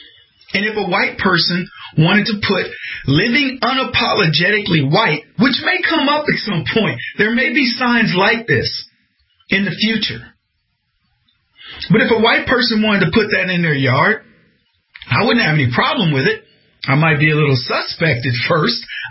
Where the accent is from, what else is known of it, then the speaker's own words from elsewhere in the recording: the South, United States; I mean, I grew up in the South.